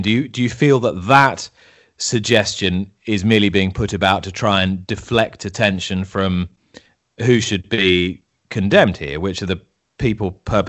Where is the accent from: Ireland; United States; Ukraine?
Ireland; Speaking as an Irish person who has grown up steeped in raising, breeding, racing, riding, training horses